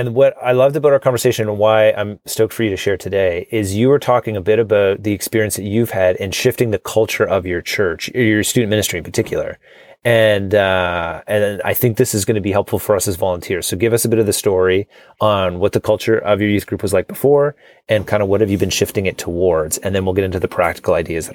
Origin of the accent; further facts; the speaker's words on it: Canada; because, of course, I'm Canadian.